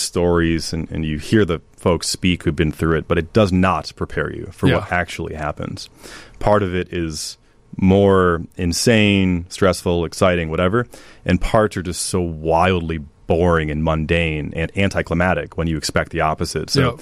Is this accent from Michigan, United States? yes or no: yes; Michigan, United States; being very frustrated by the inefficiency of the computer repair shop in my hometown in Michigan